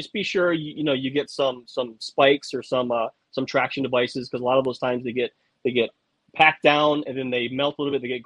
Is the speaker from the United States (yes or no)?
yes; Florida, United States; born there; I was born in Florida.